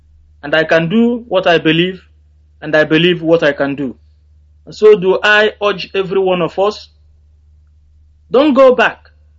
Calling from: London, United Kingdom; I'm calling from London, from Adaba in Uzuwan, Biafra land.

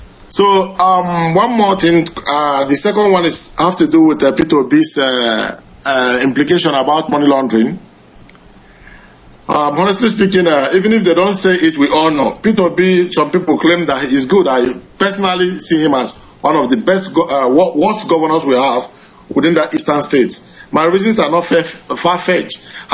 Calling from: Dublin, Leinster, Ireland; I'm calling from Dublin.

